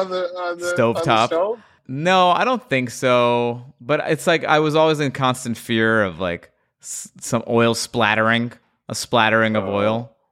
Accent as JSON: {"language": "English", "town": "Great Neck", "region": "New York", "country": "United States", "tie": "born or raised there", "accent": "Long Island", "said": "I grew up in Great Neck."}